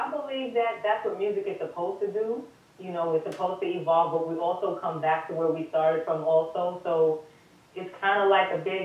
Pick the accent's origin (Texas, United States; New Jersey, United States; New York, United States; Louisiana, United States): New York, United States; New York City; Oh man, New York City is nothing like New York City. I was a very busy kid because I did too much stuff.